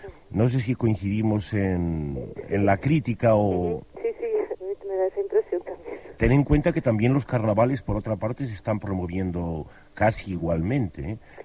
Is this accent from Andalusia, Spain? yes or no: no; Zamora, Castile and León, Spain; a mí me parece recordarlo todavía de mi niñez aquí en Zamora